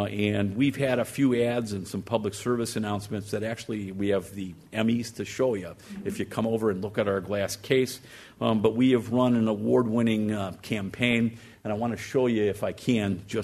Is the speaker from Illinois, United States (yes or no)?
yes; Chicago, Illinois, United States; I grew up on Magnolia Street, 3753 North Magnolia, right in the shadow of Wrigley Field.